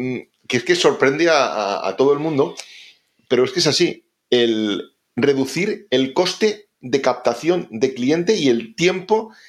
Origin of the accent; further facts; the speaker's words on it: Valencian Community, Spain; voy a emplear el símil de la paella y del arroz, como buen valenciano